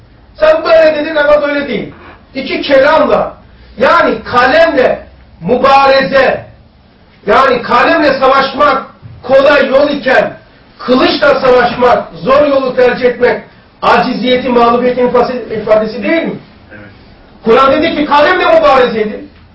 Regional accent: Black Sea Region, Turkey; Ben Karadenizliyim.

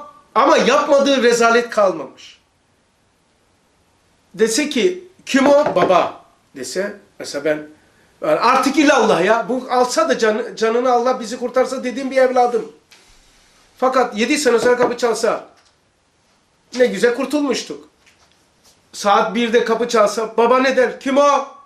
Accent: Rize, Turkey; Şimdi mesela ben Rizeliyim ama en fazla 11 sene kalmış.

